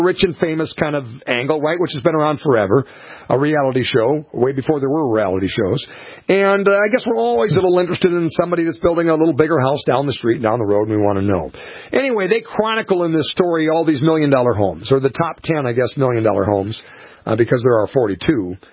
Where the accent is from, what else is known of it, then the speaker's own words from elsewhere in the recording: Montevideo, Minnesota, United States; I remember when I was growing up in Montevideo, my folks looked at a house across from the high school.